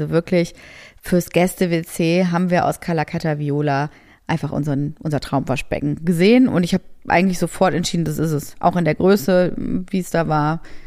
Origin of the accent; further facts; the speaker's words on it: Essen, North Rhine-Westphalia, Germany; Ich komme ja aus Essen